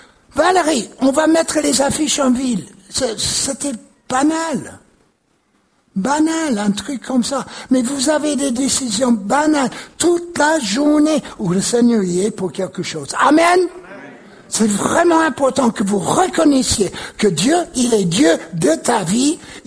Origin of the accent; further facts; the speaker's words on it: United States; Je ne suis pas anglais, je suis américain et français maintenant. J'ai le passeport pour le prouver.